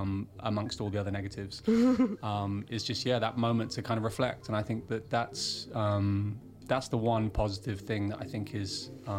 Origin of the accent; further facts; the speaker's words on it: London, United Kingdom; living and growing up in London, everything is so fast-paced.